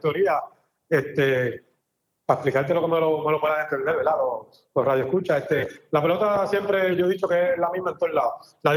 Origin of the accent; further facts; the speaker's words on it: Hormigueros, Puerto Rico; que es de los poquitos años que salió de mi pueblo hormiguero